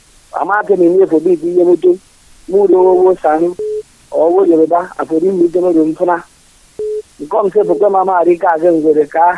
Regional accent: Rivers, Nigeria; I'm from River State. I'm calling from Igbocha.

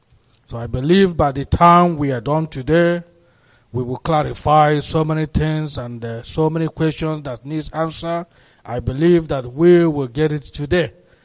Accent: Akokwa, Imo, Nigeria; I'm from Imo State, Idato North Local Government Area, Akokwa to be precise, close to R&D Zog.

